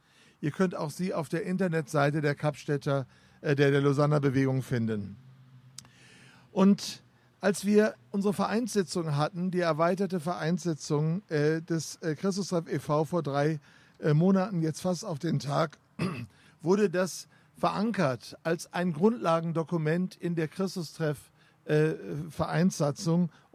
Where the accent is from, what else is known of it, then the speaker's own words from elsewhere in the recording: Germany; Wir als Deutsche, als kritische Masse dazwischen und haben miteinander Jesus gefeiert.